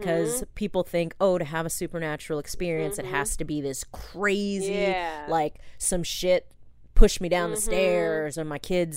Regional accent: Ashland, Oregon, United States; over breakfast in my hometown of Ashland, Oregon

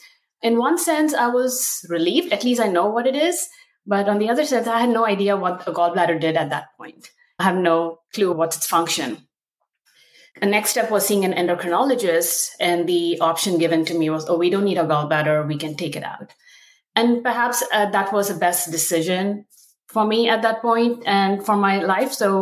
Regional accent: India; moved away as an adult; now in United States; I'm an Indian immigrant. This year will mark my 20th year in the United States.

